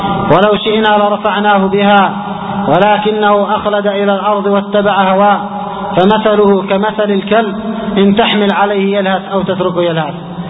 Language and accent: Arabic; Yemen; لا سيما نحن عندنا في اليمن، ربما تمزقت إلى أقسام كثيرة